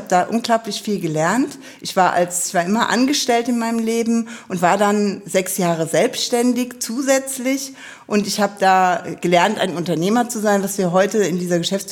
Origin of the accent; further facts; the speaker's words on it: Neuwied, Rhineland-Palatinate, Germany; Bin ein Neuwieder Scherja in mehreren Generationen und da bin ich eigentlich auch sehr stolz drauf, weil Neuwied meine Heimat ist.